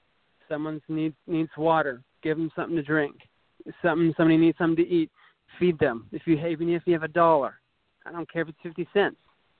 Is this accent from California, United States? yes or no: no; Minnesota, United States; born there; I was born in Minnesota in a very small town, less than 1,000 people. My first job was when I was 8 years old on the farm.